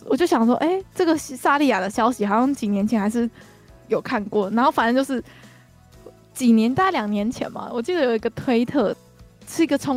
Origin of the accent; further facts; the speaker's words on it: Kaohsiung, Taiwan; 我们是高雄人，我觉得对于高雄人来说